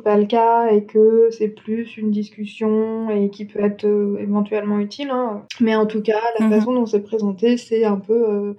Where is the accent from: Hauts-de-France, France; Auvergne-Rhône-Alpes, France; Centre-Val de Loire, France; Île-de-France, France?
Île-de-France, France; Paris; dans le sens où on est parisienne, et que c'est une heure de train